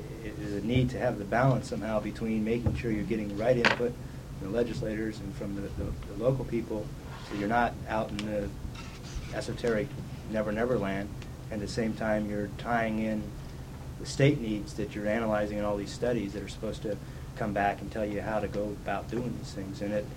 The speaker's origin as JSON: {"language": "English", "town": "Juneau", "region": "Alaska", "country": "United States", "said": "No, I'm from Juneau."}